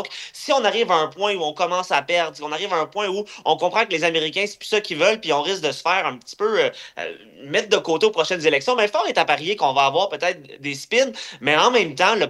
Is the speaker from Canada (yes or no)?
yes; Canada; Mais en tant que Canadien, c'est quoi l'impact?